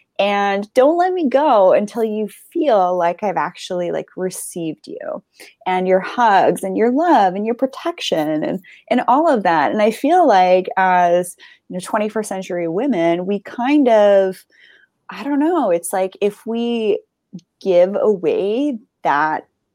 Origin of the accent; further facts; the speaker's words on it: Canada; as Canadian, I can't just move to the U.S. to Hawaii either.